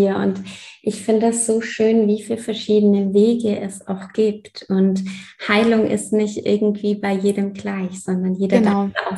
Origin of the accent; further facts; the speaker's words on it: Australia; now in Germany; Bei uns in Australien wurde da so viel Wert drauf gelegt. Und dann bin ich mal hier in eine Yogastunde gegangen und bin erstmal, hatte so einen kleinen Kulturschock tatsächlich